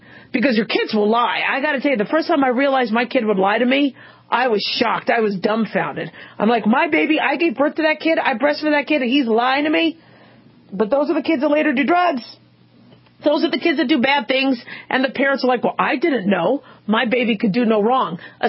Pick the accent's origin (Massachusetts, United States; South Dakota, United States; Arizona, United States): Arizona, United States; Phoenix; When I grew up in Phoenix and we had to run track in the heat, 120 degrees, it was horrible.